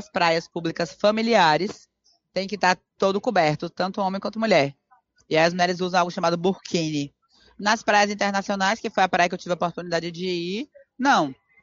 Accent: Bahia, Brazil; Eu sou baiana, gente.

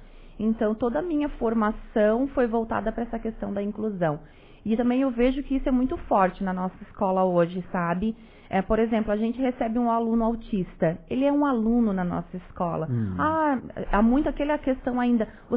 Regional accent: Orleans, Santa Catarina, Brazil; Eu sou de Orleans, né?

